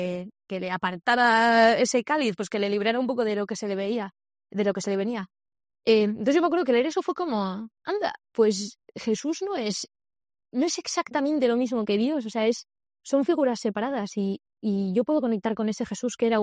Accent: San Sebastián, Basque Country, Spain; yo soy una chica de Donosti que viene de una familia pues católica, como la mayoría allá por los años 90.

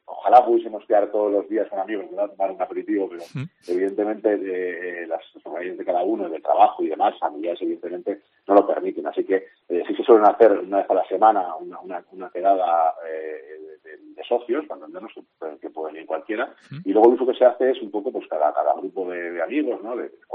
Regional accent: Basque Country, Spain; Yo además soy del País Vasco

